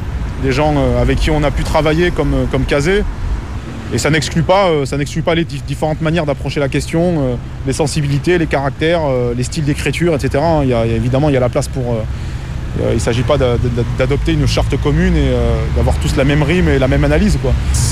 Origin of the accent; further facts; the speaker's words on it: Perpignan, Occitanie, France; Alors moi je suis né, j'ai grandi à Perpignan.